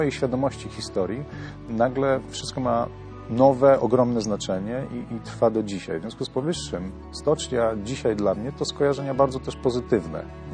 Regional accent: Gdańsk, Pomeranian Voivodeship, Poland; born there; urodziłem się w Gdańsku w roku 80

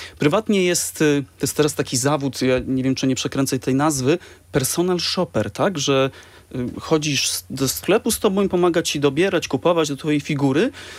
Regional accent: Gdańsk, Pomeranian Voivodeship, Poland; ja nie wychowywałem się w Gdyni, bo z Gdańska jestem

